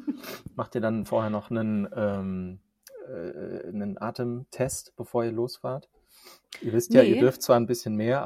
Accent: North Rhine-Westphalia, Germany; Findet ja in meiner alten Heimat statt, sozusagen. Bin ja in der Nähe von Düsseldorf aufgewachsen.

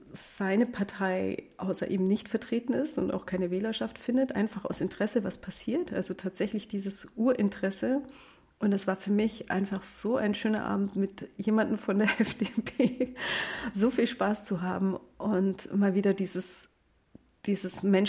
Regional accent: Bavaria, Germany; ich komme aus dem Allgäu und im südlichsten Bayern, da ist alles halt nur schwarz.

